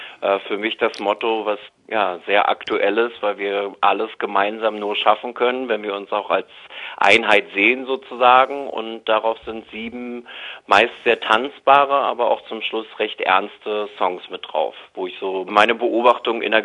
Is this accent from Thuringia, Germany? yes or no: no; Berlin, Germany; Ich bin ja waschechter Berliner und ist es nicht, würde es ausgesprochen heißen.